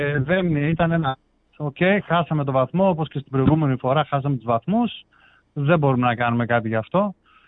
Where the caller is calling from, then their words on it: Kalamaria, Central Macedonia, Greece; είμαι εδώ από Καλαμαριά, πρώην Μανχάιμ.